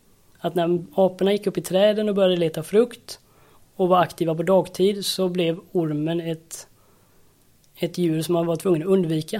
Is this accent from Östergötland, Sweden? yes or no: no; Färjestaden, Kalmar County, Sweden; Jag uppvuxen på Öland med brofästet i Färjestaden.